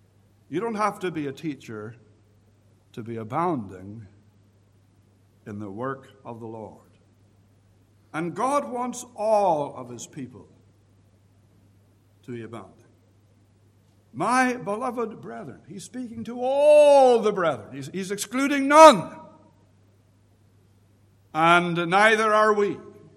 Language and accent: English; Canada; moved away as an adult; now in United Kingdom; I, as you know, not from this part of the world. Although I've been here now for some 16 years, I'm a British citizen. I'm also a Canadian citizen. But when we grew up back home, we essentially grew up in skates.